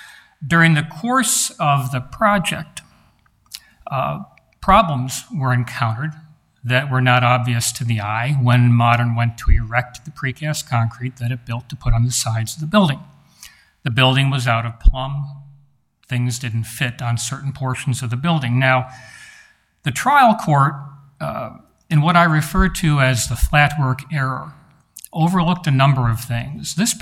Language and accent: English; Syracuse, New York, United States; I'm here from Syracuse, New York.